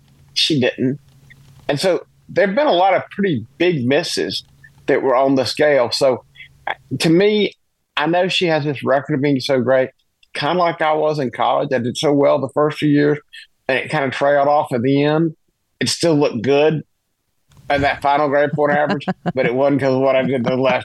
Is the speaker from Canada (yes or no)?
no; South Carolina, United States; born or raised there